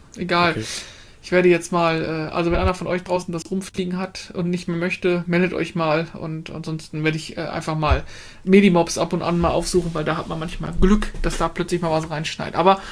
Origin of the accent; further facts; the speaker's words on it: Essen, North Rhine-Westphalia, Germany; weil Düsseldorf eh schon mal schwierig ist als Essener, war es doch eine sehr, sehr weit entfernte andere Welt